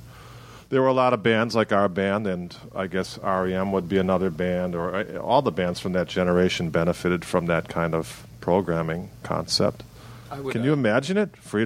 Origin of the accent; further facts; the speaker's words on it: Milwaukee, Wisconsin, United States; Like growing up in Milwaukee, the record stores, they were the social gathering points.